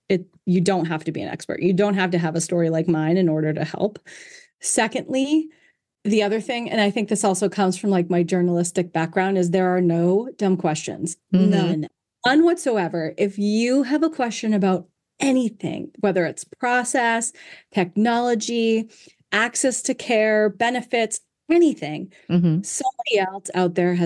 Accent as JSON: {"language": "English", "town": "Norfolk", "region": "Virginia", "country": "United States", "tie": "born there", "said": "I was born in Norfolk, Virginia."}